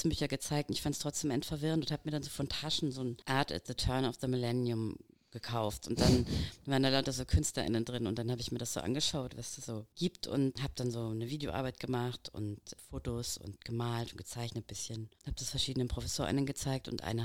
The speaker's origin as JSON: {"language": "German", "region": "Bavaria", "country": "Germany", "tie": "born or raised there", "said": "Und ich bin ja auch im Dorf groß geworden in Bayern"}